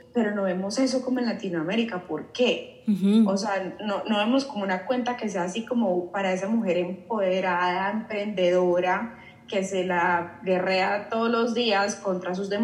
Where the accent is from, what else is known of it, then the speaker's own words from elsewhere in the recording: Colombia; yo soy colombiana y Sang es vietnamita, o sea, nosotras no somos mexicanas, pero nos conocimos en México y ya llevamos, Sang lleva ya casi 6-7 años viviendo en México y yo estuve viviendo